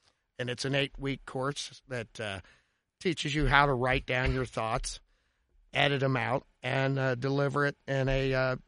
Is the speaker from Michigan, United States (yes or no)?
no; Cincinnati, Ohio, United States; Cincinnati, Ohio.